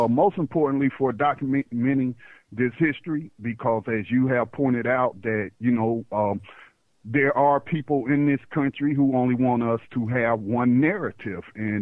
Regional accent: North Carolina, United States; also born or lived in Detroit; I'm from North Carolina. My mom moved to Detroit. I was only 2 years old. But when we came back, I was about 12 years old.

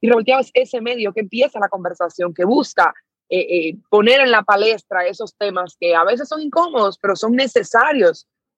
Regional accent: Dominican Republic; Soy dominicana, tengo 25 años.

